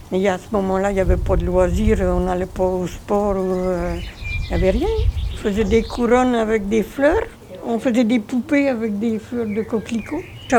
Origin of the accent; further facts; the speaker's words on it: Champagney, Bourgogne-Franche-Comté, France; born there; je suis née à Champagney.